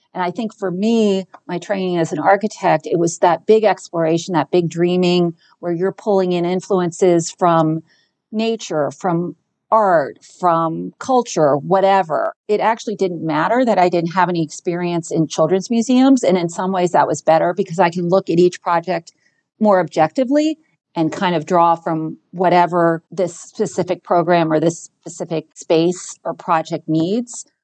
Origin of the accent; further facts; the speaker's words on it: Baltimore, Maryland, United States; now in Pittsburgh, United States; I was living and working in Baltimore, my hometown. And then I found my way to Pittsburgh.